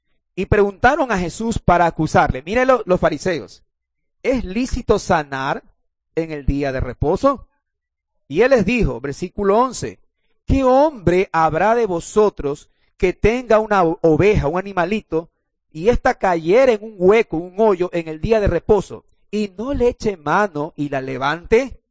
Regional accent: Ecuador; Como buenos ecuatorianos, de los árboles mismos cogemos, comemos y salimos a vender.

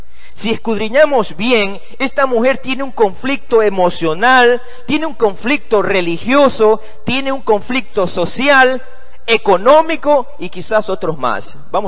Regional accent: Ecuador; Y yo la verdad que me siento bien siendo ecuatoriano.

